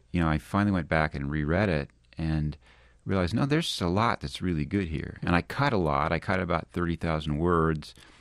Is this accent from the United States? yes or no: yes; Oregon, United States; I grew up in Oregon, which is a Pac-10 school, Oregon State University.